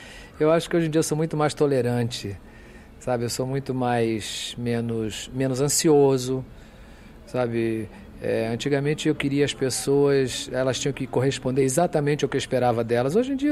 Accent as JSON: {"language": "Portuguese", "country": "Brazil", "said": "mas antes de ser mato-grossense ou nordestino, eu sou brasileiro"}